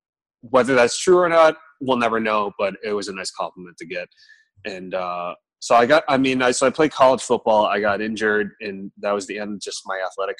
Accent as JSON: {"language": "English", "town": "Chicago", "region": "Illinois", "country": "United States", "tie": "born or raised there", "said": "I grew up in Chicago. So, I mean, that's a very sports heavy town. And I grew up in the 90s, so that's, you know, the Michael Jordan, you know, era."}